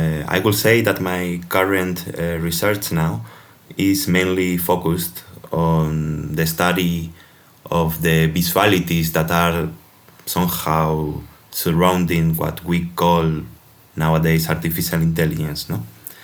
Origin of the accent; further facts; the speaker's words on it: Spain; English is a second language; now in Linz, Austria; In Spain, I'm from Spain, by the way, and then I did a exchange program here in Austria, in Linz, in Interface Cultures, and now I'm there.